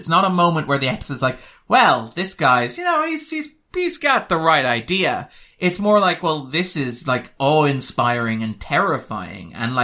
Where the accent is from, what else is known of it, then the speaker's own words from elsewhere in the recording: Ireland; and I was raised Catholic, because, you know, I'm Irish, and we're all Catholics